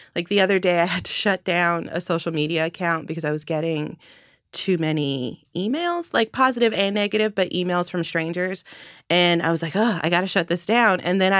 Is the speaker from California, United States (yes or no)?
yes; Los Angeles, California, United States; I grew up in Los Angeles. My dad's a musician.